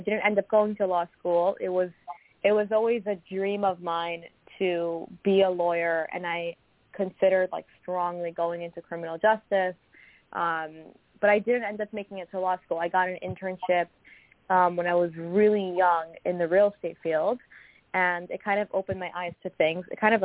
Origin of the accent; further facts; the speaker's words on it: New York City, New York, United States; I grew up in Queens, so I know the Queens market pretty well.